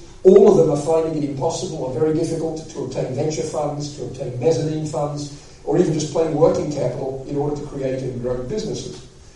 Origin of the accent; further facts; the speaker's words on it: Australia; also born or lived in Vienna, Austria / Britain / Switzerland / United States; I was born in Vienna, and I grew up in Australia, then moved to the United States. Then we lived in Britain, then we moved to Switzerland, then went back to the United States